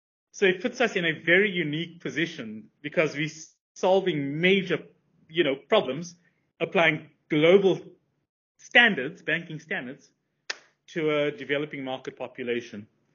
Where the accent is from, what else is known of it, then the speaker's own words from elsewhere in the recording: South Africa; So as I've told you earlier, I'm from South Africa.